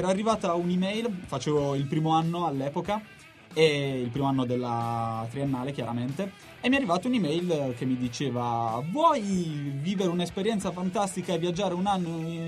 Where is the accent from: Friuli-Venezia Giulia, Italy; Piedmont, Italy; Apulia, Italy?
Apulia, Italy; Barletta; vengo da Barletta in Puglia